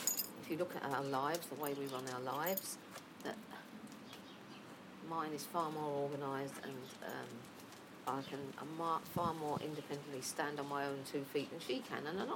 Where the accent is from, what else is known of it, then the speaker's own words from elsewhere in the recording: United Kingdom; I say I'm from Britain or the UK. When someone asks me, where are you from? I say, I'm from the UK. I don't say England.